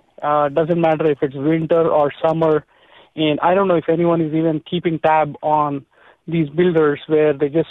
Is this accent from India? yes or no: yes; India; moved away; So I come from India, and I've been here like last 20 years.